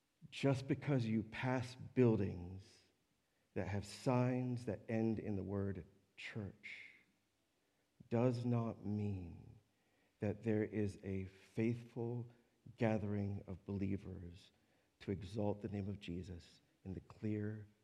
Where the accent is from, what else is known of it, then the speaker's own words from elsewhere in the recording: Jamaica; I'm Jamaican, by the way